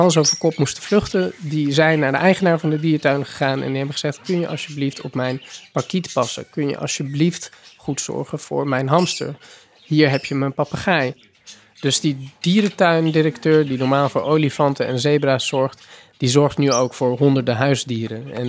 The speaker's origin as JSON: {"language": "Dutch", "country": "Netherlands", "said": "ik kom uit Nederland"}